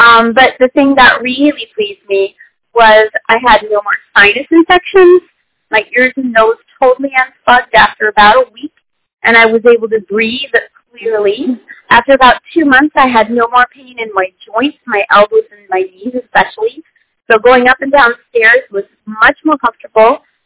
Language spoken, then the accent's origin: English; United States; now in France; I'm an American, but I live in France. I've been here for 30 years.